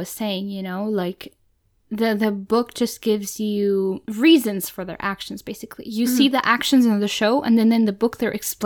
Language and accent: English; Germany; accent: German; English is a second language; I'm German and I can't even do that. Like, this is my accent. Like, I try to make the German English accent and I can't.